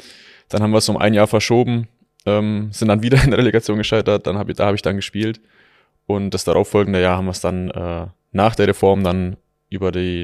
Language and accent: German; Augsburg, Bavaria, Germany; Augsburg ist auch meine Heimat, also ich komme ursprünglich aus Bayern